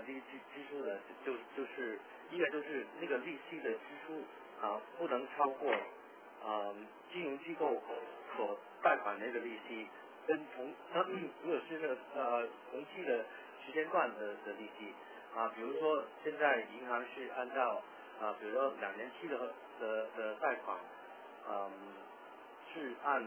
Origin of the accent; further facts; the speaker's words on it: Hong Kong; Chinese is a second language; 因为我是香港过来的，所以我的普通话不一定很标准，希望大家多多包涵。